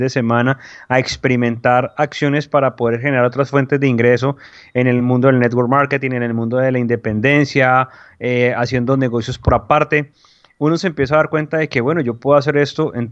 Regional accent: Palmira, Valle del Cauca, Colombia; now in Cali, Colombia; Yo soy de Cali. Bueno, yo vivo en Cali realmente, soy de Palmira.

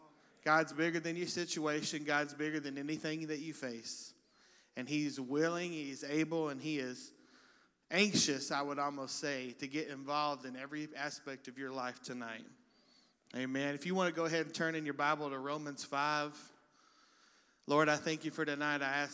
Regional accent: Texas, United States; when I was a kid growing up in Texas

